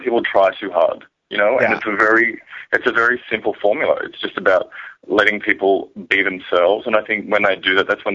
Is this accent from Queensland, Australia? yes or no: no; Sydney, New South Wales, Australia; I am from Sydney, Australia. That is my, my hometown.